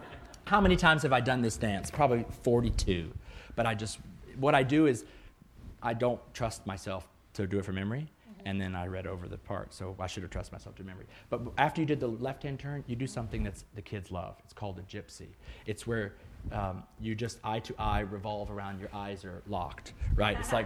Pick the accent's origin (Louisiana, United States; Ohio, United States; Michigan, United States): Louisiana, United States; we come from Louisiana, there's Mardi Gras balls, you know.